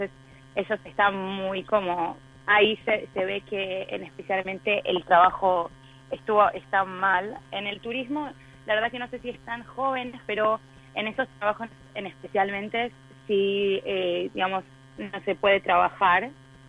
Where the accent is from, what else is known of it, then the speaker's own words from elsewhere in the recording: Petah Tikva, Central District, Israel; yo soy de Petah Tikva, que estoy en el centro, entonces Tel Aviv es como 10 minutos de mi casa.